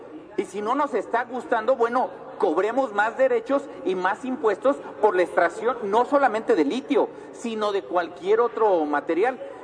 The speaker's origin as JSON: {"language": "Spanish", "country": "Mexico", "said": "Nosotros los invitamos a que como mexicanos seamos responsables"}